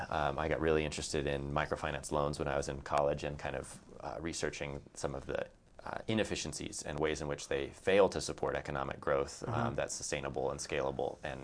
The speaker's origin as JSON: {"language": "English", "town": "Colorado Springs", "region": "Colorado", "country": "United States", "tie": "born or raised there", "said": "I grew up here in Colorado Springs. I left for school. I studied a lot overseas"}